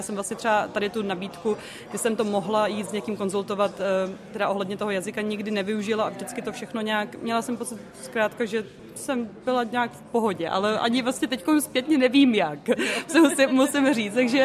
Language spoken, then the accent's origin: Czech; České Budějovice, South Bohemian Region, Czechia; Ano, je to tak, rodačka z Českých Budějovic.